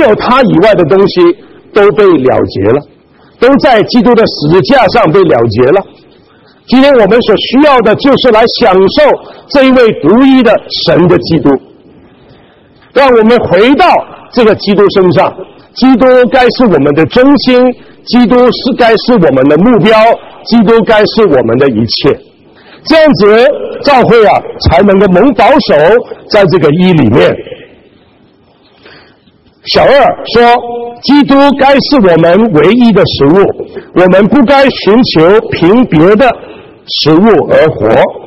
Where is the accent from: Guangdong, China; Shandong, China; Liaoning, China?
Guangdong, China; 我们广东人呢一周一天呢啊七顿啊七餐啊，大吃小吃啊。